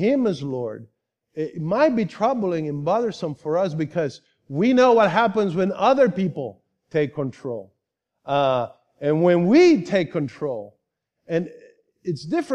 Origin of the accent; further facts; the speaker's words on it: Puerto Rico; me growing up in Puerto Rico. And in fact, we just got back from vacation time in the island on Wednesday.